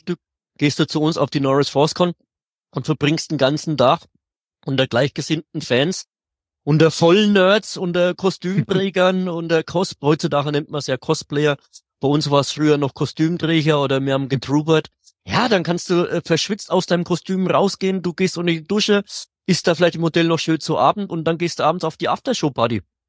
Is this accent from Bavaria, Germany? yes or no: yes; Bavaria, Germany; Ja, das ist genauso wie mit uns Bayern und Franken.